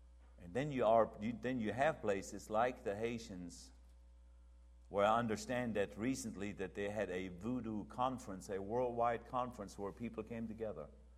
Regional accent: United States; That I can say, Lord, I thank you in your mercy and grace that I'm an American.

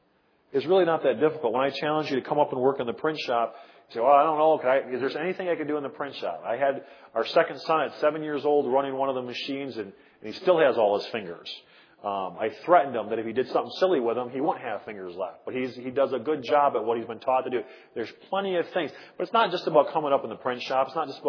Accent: Wisconsin, United States; I'm born and raised in Wisconsin. My parents were saved out of Catholicism.

